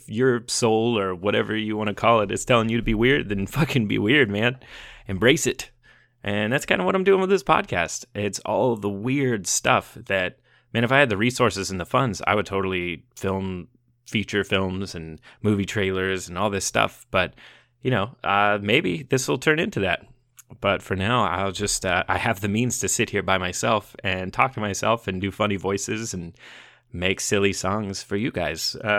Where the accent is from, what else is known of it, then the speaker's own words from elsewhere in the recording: Midwest, United States; Growing up in the Midwest, I had a lot of time to just dive in to find the weird things that called to me.